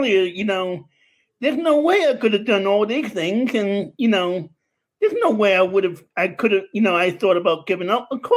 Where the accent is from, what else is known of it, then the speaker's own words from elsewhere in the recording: New York City, New York, United States; also born or lived in Long Island; now in Pennsylvania, United States; I grew up in Queens, New York for the most of my life, and then on Long Island. I just moved to Pennsylvania seven or eight months ago now.